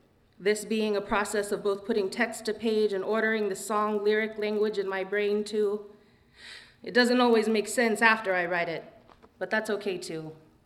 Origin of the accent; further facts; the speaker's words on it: New Mexico, United States; especially growing up in New Mexico, there was a target on my forehead.